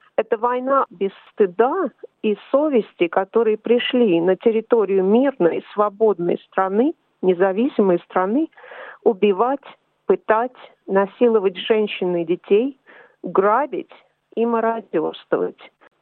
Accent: Moscow, Russia; moved away as an adult; now in Canberra, Australia; Я родилась и выросла в Москве, училась в Московском государственном университете. Сюда, в Австралию, приехала в аспирантуру, учиться в аспирантуре в 1996 году.

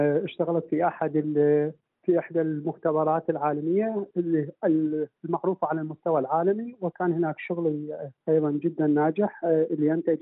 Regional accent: Pakistan; أنا نشأت في مجتمع غير مجتمع عربي، غير مجتمع أهلي، لأنه أنا يعني نشأت في باكستان اللي تختلف عنا جذريا في طريقة اللغة وفي طريقة التعليم وكثير من الأمور.

